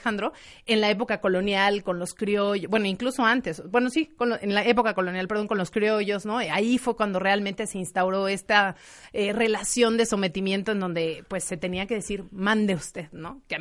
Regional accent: Mexico; quienes somos de México

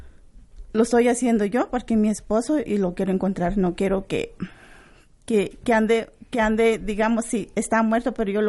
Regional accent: Zitlala, Guerrero, Mexico; Vengo de una comunidad indígena rural de Ciclala, en el estado de Guerrero.

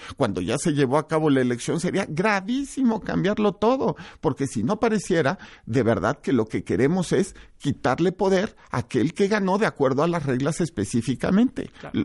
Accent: Mexico; nosotros somos jueces mexicanos

